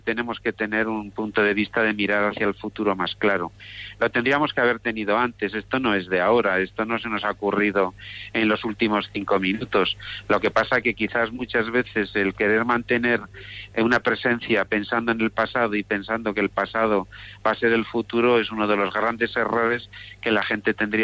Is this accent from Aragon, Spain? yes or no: yes; Huesca, Aragon, Spain; born there; yo soy de la España vacía, yo soy nacido en Huesca, estamos 14 habitantes por kilómetro cuadrado